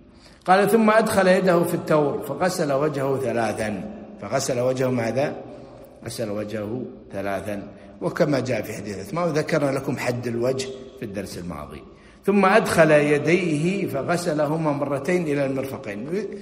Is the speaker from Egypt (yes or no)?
no; Kuwait; لذلك اشتهرت عندنا في الكويت سوق ماذا؟ الصفافير